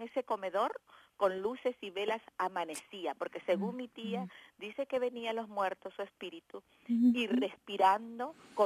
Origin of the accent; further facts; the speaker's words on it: Peru; Mira, nosotros somos de Perú.